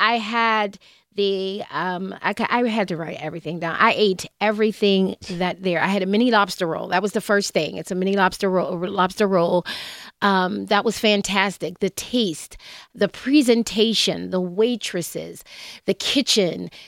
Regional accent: Penn Hills, Pennsylvania, United States; You know, I'm from Penn Hills.

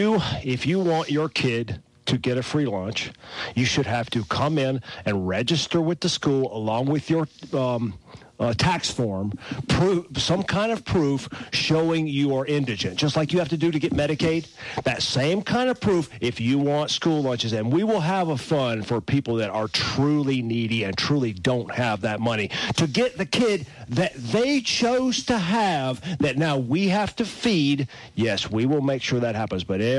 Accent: the South, United States; I grew up in the South, where these type of sheriffs were everywhere.

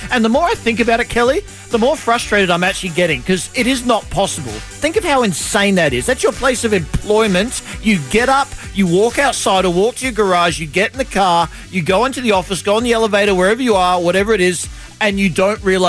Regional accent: Australia; I'm from Australia. Don't wear shoes growing up.

